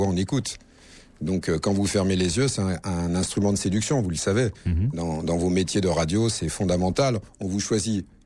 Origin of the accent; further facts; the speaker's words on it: Paris, Île-de-France, France; born there; Moi, je suis né à Paris, si je vais à Marseille, en un an, je vais prendre l'accent.